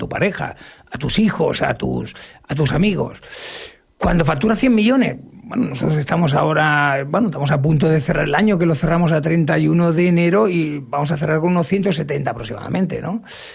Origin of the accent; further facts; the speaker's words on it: Badalona, Catalonia, Spain; mi caso es un caso muy típico en Barcelona, muy típico. Yo soy nacido en Badalona y la mayoría de la gente tenía una vida parecida a la mía. Mis padres son de Orihuela, de Alicante.